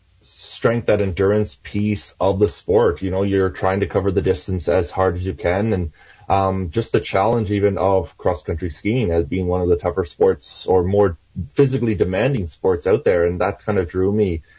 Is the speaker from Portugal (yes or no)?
no; Springton, Prince Edward Island, Canada; I grew up in Springton, PEI, before my parents moved eventually to Hartsville.